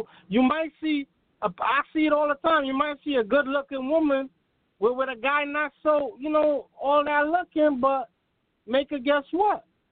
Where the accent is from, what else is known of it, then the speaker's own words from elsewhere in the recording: New York, United States; I'm from New York, bro.